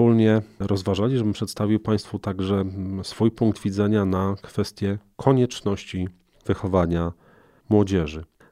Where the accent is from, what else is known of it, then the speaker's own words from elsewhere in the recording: Greater Poland Voivodeship, Poland; Ja jako Wielkopolanin będę zwolennikiem tej pracy organicznej